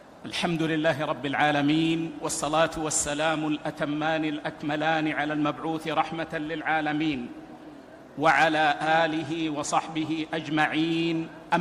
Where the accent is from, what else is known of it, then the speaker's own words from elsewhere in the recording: Saudi Arabia; علمائنا الأكابر في بلادنا السعودية فريضة